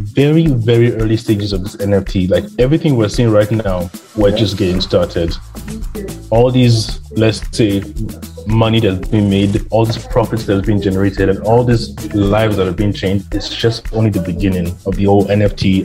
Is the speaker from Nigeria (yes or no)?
yes; Nigeria; even in Nigeria, I mean, as a Nigerian living, currently living in Nigeria